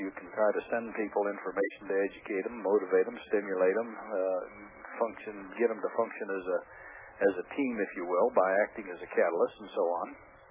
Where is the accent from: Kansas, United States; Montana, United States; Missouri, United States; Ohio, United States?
Kansas, United States; Well, Bill, I'm from Kansas. Grew up here as a kid on a farm